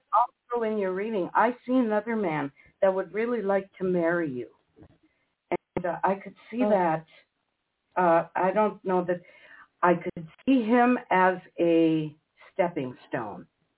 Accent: Serbia; I'm Serbian too.

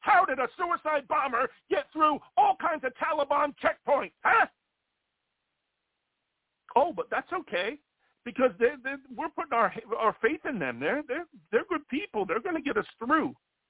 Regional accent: United States; I've earned it. I'm an American. I'm an American.

